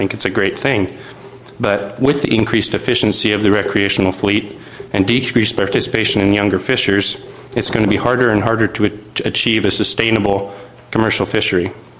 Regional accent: Oak Harbor, Washington, United States; I'm from Oak Harbor, and I've fished in Alaska my entire life.

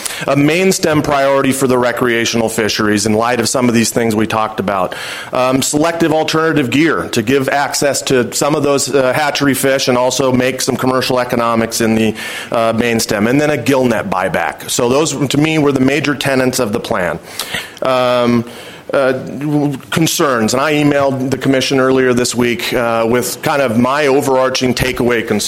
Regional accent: Washington, United States; I grew up on the Lewis River, just up the road from here, and it's a special place

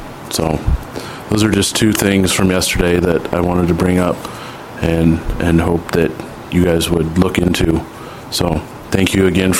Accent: Pasco, Washington, United States; I'm from Pasco, Washington.

